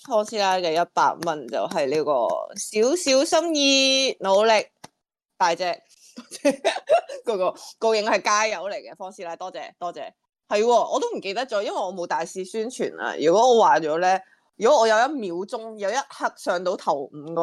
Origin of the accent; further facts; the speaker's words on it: Hong Kong; 我作为香港人，我每次听到有啲咩新开嘅直航嘅点咧